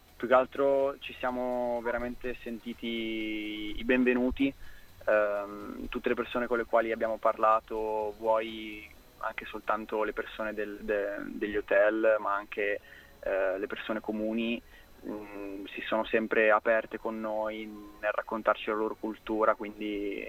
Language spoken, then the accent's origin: Italian; Lombardy, Italy; Noi siamo della provincia di Milano.